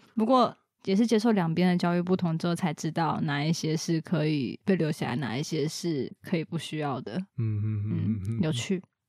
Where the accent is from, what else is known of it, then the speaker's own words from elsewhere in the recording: Taiwan; 老师看在我是台湾人的份上